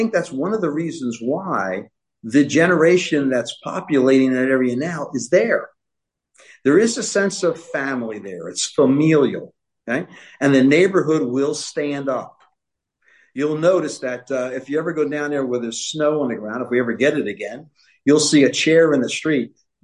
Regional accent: Philadelphia, Pennsylvania, United States; So growing up in South Philadelphia, I was fortunate enough to be in a neighborhood that was comprised of many different characters.

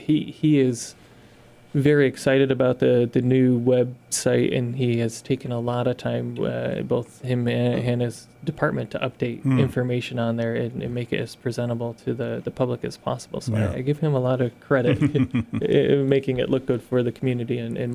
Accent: Pittsfield, Massachusetts, United States; I grew up in Pittsfield. I'm familiar with some of these locations

